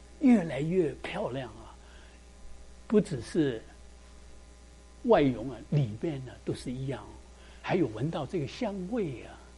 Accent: China; 我们中国人有时间很可惜，没有这样做到，对不对啊？

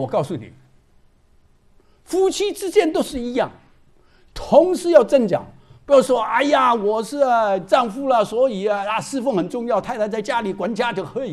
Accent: Hong Kong; first language Shanghainese; Chinese is a second language; also born or lived in Shanghai; now in United States; 第一，我其实是上海人，小的时间还会说上海话，现在只会听不会讲了，对不对啊？然后在香港长大，讲粤语，来了美国几十年了。英文其实三种都不通

